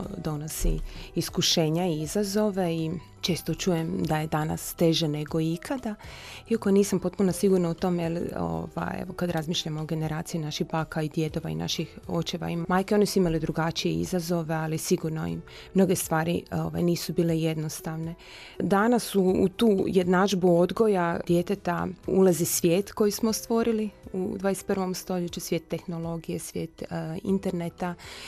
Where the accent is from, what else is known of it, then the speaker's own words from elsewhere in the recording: Zagreb, City of Zagreb, Croatia; born there; Rođena sam u Zagrebu od roditelja koji su potekli iz Dalmatinske Zagore i Hrvatskog Zagorja u jednoj lijepoj, skladnoj obitelji. Imam tri mlađe sestre. Odgajani u vjeri, primili je od roditelja.